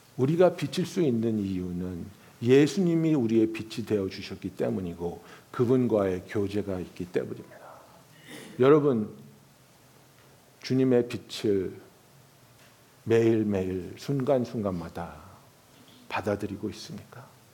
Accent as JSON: {"language": "Korean", "region": "California", "country": "United States", "lives_now": "New York, United States", "said": "저는 뉴욕으로 이사 와서 그 문화적인 쇼크를 받은 게 뭐냐면 저는 캘리포니아에서 왔으니까 캘리포니아는 뭐 바닷가도 많고"}